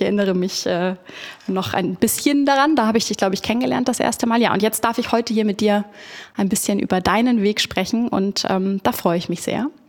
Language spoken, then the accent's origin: German; Hamburg, Germany; hier in Hamburg in meiner Heimatstadt